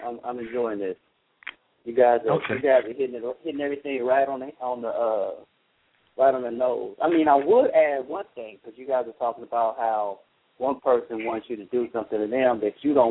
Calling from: Washington, District of Columbia, United States; Well, actually, no, I'm calling from, I'm in D.C.

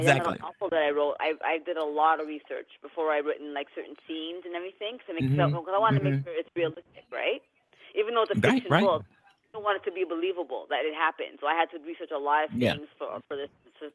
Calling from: Hamilton, Ontario, Canada; I'm in Hamilton, Ontario.

